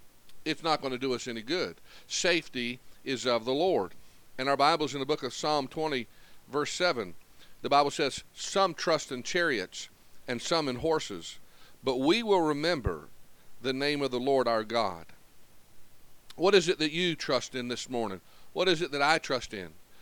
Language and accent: English; United States; I am absolutely thankful and grateful that I am an American citizen, and I am proud to be an American.